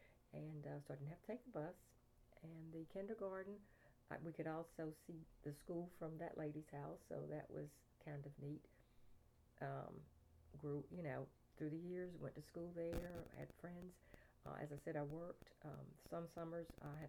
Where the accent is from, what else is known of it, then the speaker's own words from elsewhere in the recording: Maxton, North Carolina, United States; I was born in Robeson County in Maxton, North Carolina, to … And spent my childhood and through 12th grade in Maxton, North Carolina.